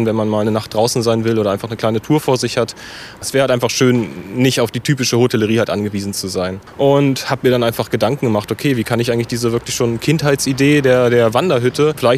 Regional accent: Harz, Germany; born there; now in Hanover, Germany

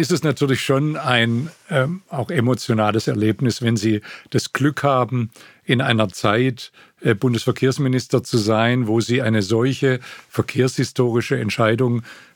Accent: Baden-Württemberg, Germany; Ich bin selber Schwabe

